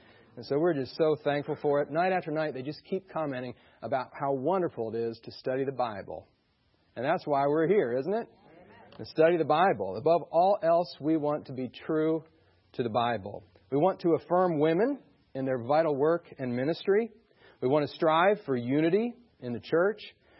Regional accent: Michigan, United States; I come from Michigan and there's just lots of snow there, a whole lot of it.

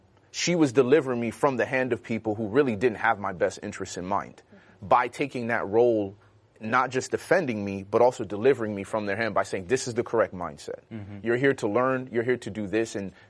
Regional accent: Chicago, Illinois, United States; when I was growing up in Chicago and you had the influence of gangs

